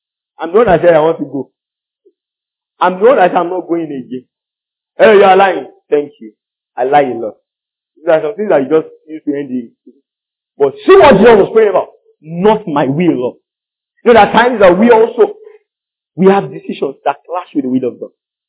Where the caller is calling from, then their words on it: Nigeria; this is Nigeria. I'm talking from Nigeria.